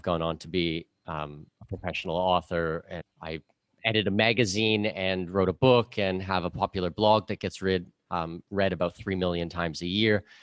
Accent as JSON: {"language": "English", "region": "Ontario", "country": "Canada", "tie": "born there"}